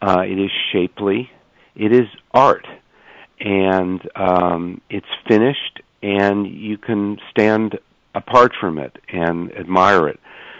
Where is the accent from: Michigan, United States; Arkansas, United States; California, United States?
California, United States; San Francisco; Listen, I'm from San Francisco. I was born mm-hmm. here. My parents were born in the Bay Area. I was raised to sneer at Los Angeles